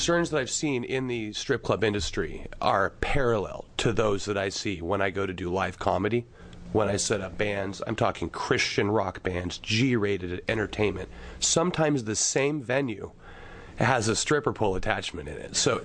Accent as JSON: {"language": "English", "town": "Salem", "region": "Oregon", "country": "United States", "said": "I am originally from Salem. I went to Portland State to earn a master's degree"}